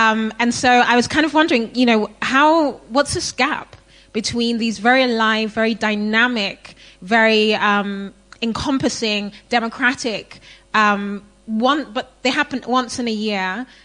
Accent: Ghana; I'm from Ghana. I live in Ghana. I did work in Western museums before I went back to Ghana.

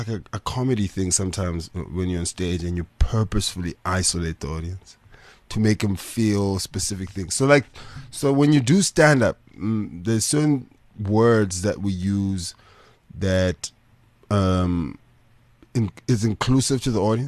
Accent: South Africa; For me as a South African, I find it, a lot of American acts

